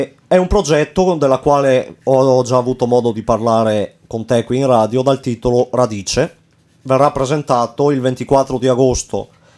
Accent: Frassenè, Veneto, Italy; Io sono di Frassenè, però, come dico sempre, sono comune Voltago a Gordino

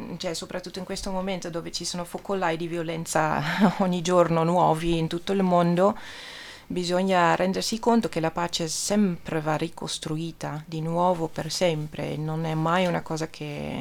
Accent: Amsterdam, North Holland, Netherlands; io vengo fuori da una bellissima realtà che c'era ad Amsterdam, la mia città d'origine, diciamo

